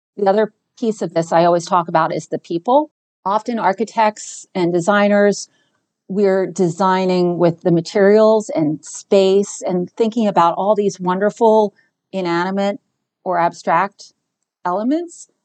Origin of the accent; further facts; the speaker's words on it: Baltimore, Maryland, United States; now in Pittsburgh, United States; I was living and working in Baltimore, my hometown. And then I found my way to Pittsburgh.